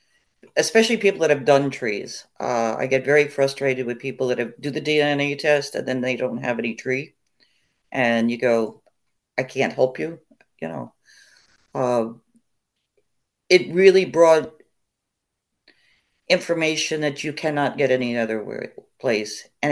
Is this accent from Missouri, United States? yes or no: no; New York, United States; No, I grew up upstate in the Catskills.